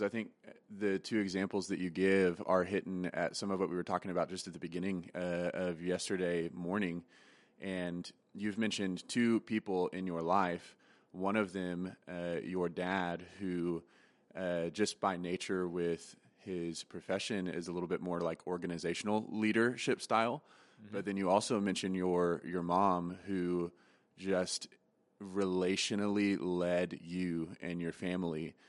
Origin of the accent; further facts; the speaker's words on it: Texas, United States; Now, I always like to joke, I'm from Texas, and so there's the phrase, everything is bigger in Texas